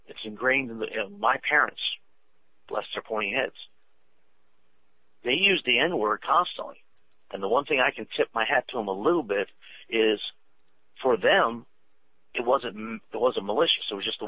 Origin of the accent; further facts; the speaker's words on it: West Virginia, United States; born there; Yeah. Well, I was born in West Virginia.